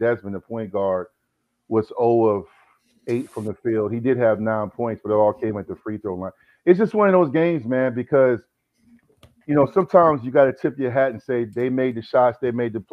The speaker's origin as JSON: {"language": "English", "region": "Virginia", "country": "United States", "tie": "born or raised there", "said": "the fact that I grew up in Virginia, I'm a proud Virginian."}